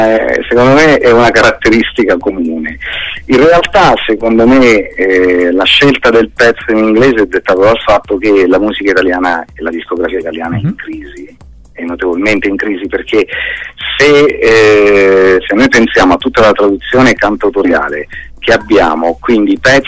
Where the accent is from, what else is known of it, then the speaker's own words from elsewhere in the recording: Abruzzo, Italy; perché io sono abruzzese, nel mio paese non c'erano insegnanti di canto moderno.